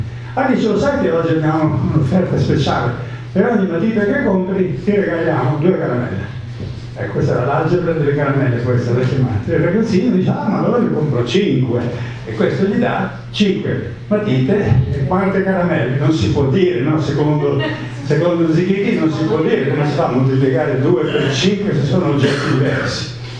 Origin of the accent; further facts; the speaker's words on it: Venice, Veneto, Italy; noi settentrionali, io sono veneziano